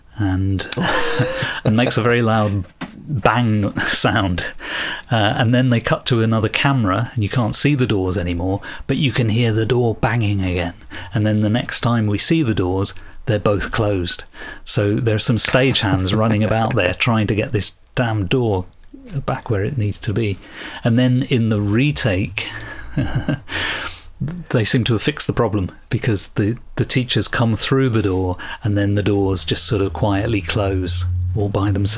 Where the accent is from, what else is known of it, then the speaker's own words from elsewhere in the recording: United Kingdom; even though we're British and we keep a stiff upper lip